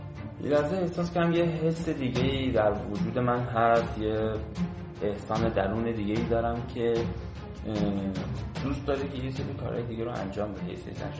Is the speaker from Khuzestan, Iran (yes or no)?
yes; Ahvaz, Khuzestan, Iran; من هم متولد اهوازم، هم تحصیلات مدرسه و دیپلم اونجا بودم و خانوادم کلا اونجا هستم.